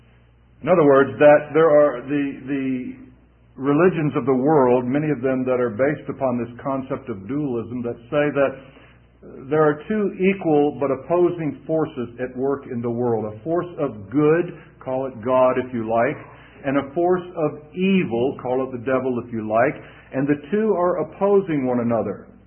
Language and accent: English; the South, United States; I mean, I was raised in the South.